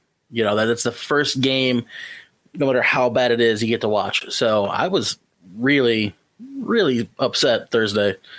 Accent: Ohio, United States; I'm from Ohio.

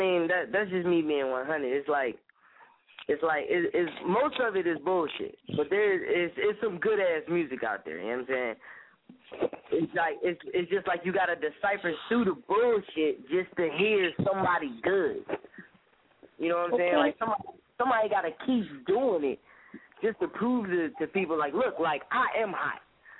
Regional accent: Philadelphia, Pennsylvania, United States; Like, yeah, I'm a rapper from Philly, but I really just want to be an artist.

